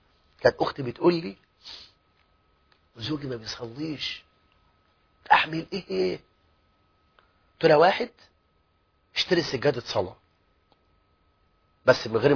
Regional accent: Egypt

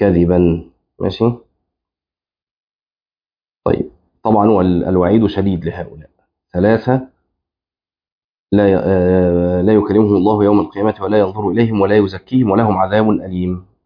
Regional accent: Egypt; اللي احنا بنسميه كعب عندنا في مصر ده في اللغة العربية اسمه عقب

